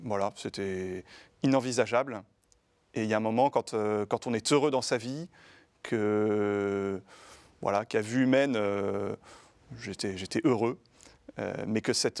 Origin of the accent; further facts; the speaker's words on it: Redon, Brittany, France; born there; Absolument, je suis né à Redon.